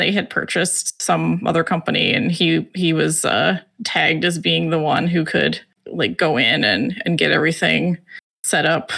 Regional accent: Montreal, Quebec, Canada; Well, I grew up in Montreal, Canada, in a little cul-de-sac in the West Island of Montreal.

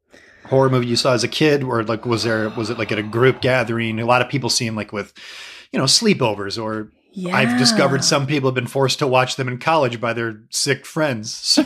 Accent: Michigan, United States; I'm from Michigan.

